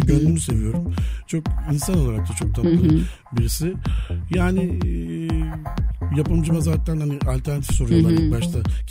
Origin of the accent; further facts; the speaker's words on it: Beşiktaş, Istanbul, Turkey; also born or lived in Kadıköy; Çünkü ben Beşiktaş'ta büyüdüm. Kadıköy'de gençliğim ve işte şu ana kadar da Kadıköy'de yaşadım. Hep mahalle ortamında yaşadım.